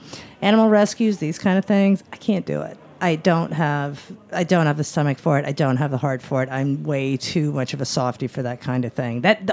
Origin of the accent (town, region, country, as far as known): New York, United States